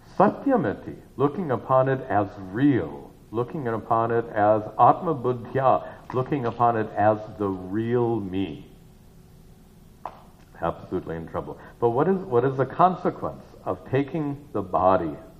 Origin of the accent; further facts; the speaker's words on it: Midwest, United States; moved away as an adult; I grew up in the Midwest, moved to California in the 1970s